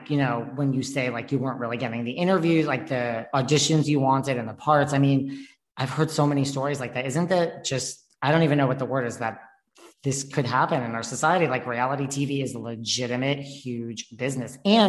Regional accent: New York, United States; Like, first of all, I'm from New York too. So I was right here in Chelsea in 2011 when this took place.

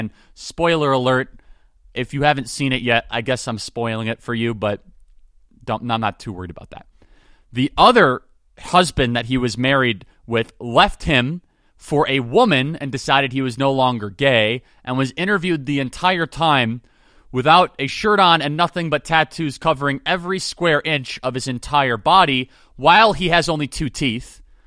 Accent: Chicago, Illinois, United States; I'm violating one of the Ten Commandments of being a Chicagoan.

